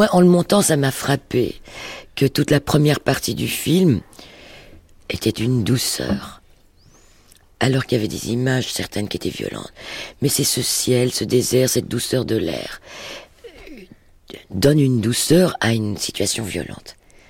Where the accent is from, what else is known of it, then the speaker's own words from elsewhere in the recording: Belgium; born there; first language French; je suis né en Belgique de parents juifs polonais, mais le français, c'est ma langue.